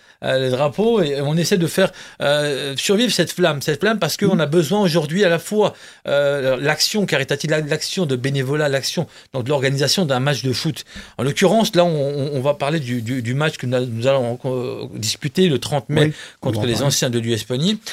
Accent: Grand Est, France; Moi je suis originaire donc de Moselle, du pays naborien.

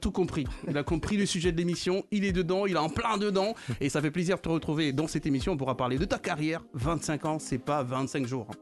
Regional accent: Abidjan, Côte d’Ivoire; Elle a tué comme on le dit chez nous à Babi.

